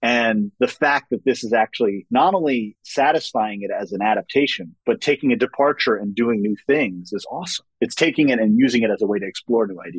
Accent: New York, United States; For me, luckily, I was growing up in New York. I was around a lot of people who were Jewish.

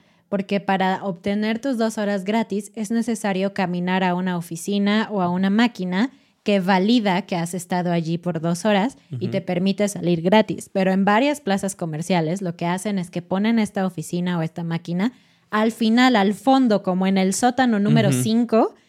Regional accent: Mexico City, Mexico; al menos en Ciudad de México, que es mi ciudad natal

